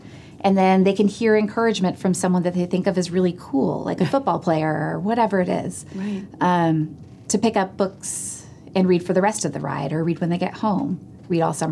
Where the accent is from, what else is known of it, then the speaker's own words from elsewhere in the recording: California, United States; I grew up in California. I went to college in New England. I've lived all over the country over the course of my now 40 years.